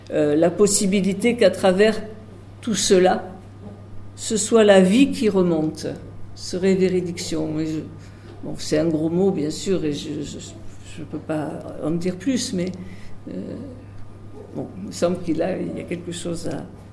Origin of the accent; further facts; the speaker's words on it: Bordeaux, Nouvelle-Aquitaine, France; J'ai oublié de vous dire, je suis bordelaise.